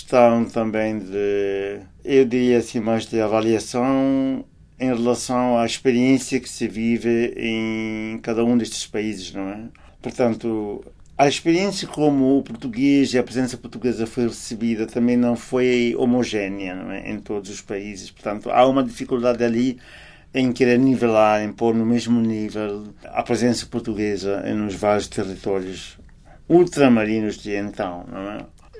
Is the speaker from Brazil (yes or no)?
no; Timor-Leste; aquilo que nos define, por exemplo, agora como timorenses, né?